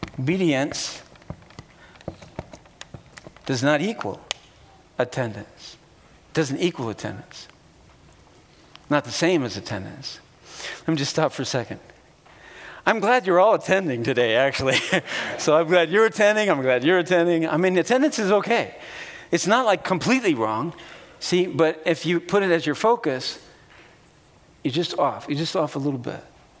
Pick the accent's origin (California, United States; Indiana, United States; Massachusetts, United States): Indiana, United States; Indianapolis; I missed this when I was growing up in Indianapolis. I grew up in church world in Indianapolis.